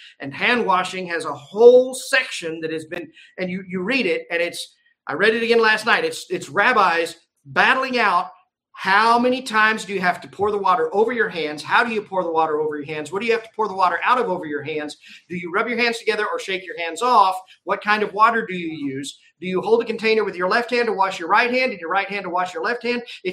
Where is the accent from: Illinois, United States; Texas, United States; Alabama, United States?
Texas, United States; I grew up in Texas. I drank out of water hose.